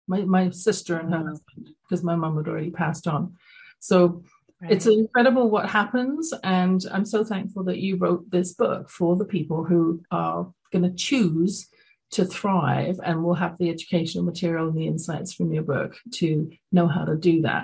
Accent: London, United Kingdom; this is going back when I was growing up in London, England.

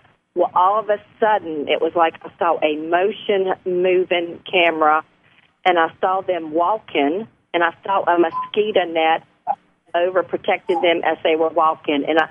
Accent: North Carolina, United States; and here I grew up in North Carolina.

